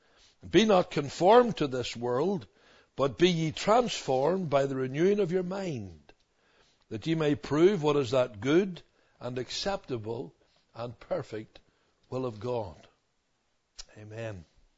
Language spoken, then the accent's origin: English; Belfast, Northern Ireland, United Kingdom; when I was growing up in Belfast, in North Belfast, right through my, almost through all of my teenage years